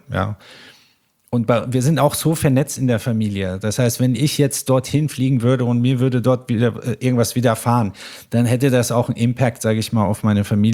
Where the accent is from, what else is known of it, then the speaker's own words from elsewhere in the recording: Iran; born there; German is a second language; ich möchte tatsächlich aktuell immer mehr über mein Land oder das Land, wo ich geboren bin, lernen und erfahren, mehr denn je.